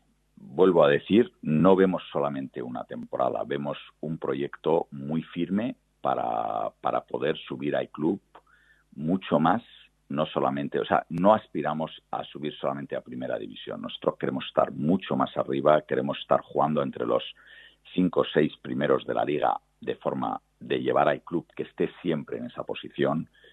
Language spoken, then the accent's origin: Spanish; Asturias, Spain; now in Málaga, Spain; mis hijos han nacido en el Carlos Haya, me siento malagueño de ADN, aunque soy asturiano, y malagueño 100% de adopción